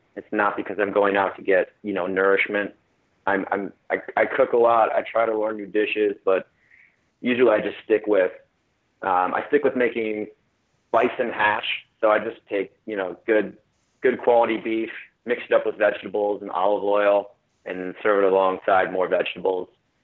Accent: Cleveland, Ohio, United States; now in Texas, United States; Yeah, but I grew up in Cleveland, so I'm allowed to do that now, and I'm allowed to gripe about it because I grew up with that.

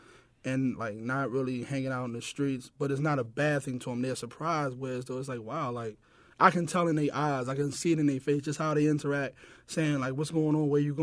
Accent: Baltimore, Maryland, United States; I grew up in Baltimore, west side of Baltimore, kind of like in the Lexington Terrace. I grew up in Lexington Terrace, which is like right there by Murphy Homes when the building was up before they knocked it down.

